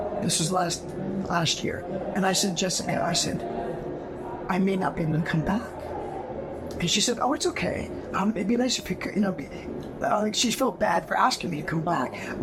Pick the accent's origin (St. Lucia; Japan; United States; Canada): Canada; Yeah, well, I'm originally from Canada.